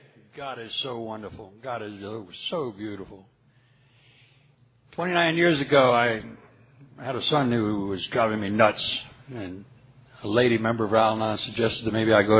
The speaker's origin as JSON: {"language": "English", "town": "Wildwood", "region": "New Jersey", "country": "United States", "said": "I'm from Wildwood, New Jersey, and it's pretty close to the ocean."}